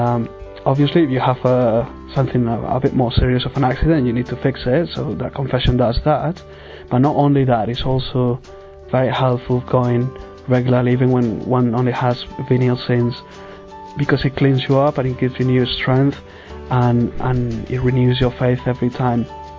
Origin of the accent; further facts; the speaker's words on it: Madrid, Community of Madrid, Spain; tengo 26 años y vengo de Madrid.